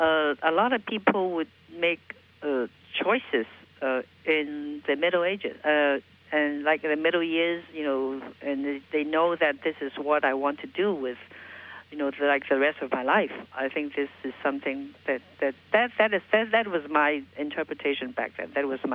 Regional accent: Hong Kong; I was born and raised in Hong Kong, as you just mentioned earlier.

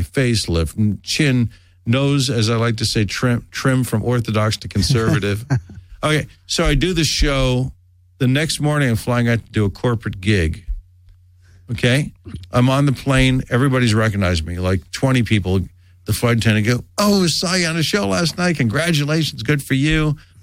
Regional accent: New York, United States; born or raised there; also born or lived in Montreal, Canada

